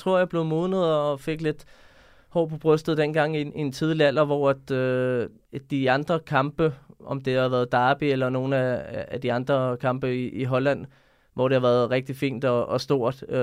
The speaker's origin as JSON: {"language": "Danish", "town": "Brøndby", "region": "Capital Region of Denmark", "country": "Denmark", "said": "det var ikke i nærheden at være det samme som hjemme i Brøndby"}